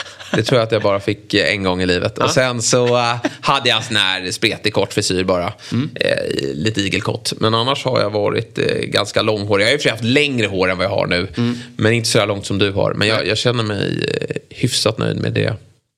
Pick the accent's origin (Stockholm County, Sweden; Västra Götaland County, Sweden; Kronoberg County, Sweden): Stockholm County, Sweden; Lidingö; jag var med i Lidingös... Där jag är uppvuxen då.